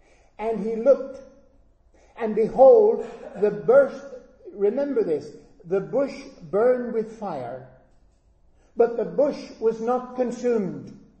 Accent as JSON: {"language": "English", "region": "Northern Ireland", "country": "United Kingdom", "said": "I come from Northern Ireland."}